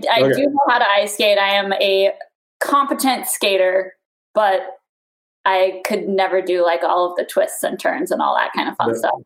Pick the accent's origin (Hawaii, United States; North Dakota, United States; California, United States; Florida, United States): Florida, United States; I grew up in Florida.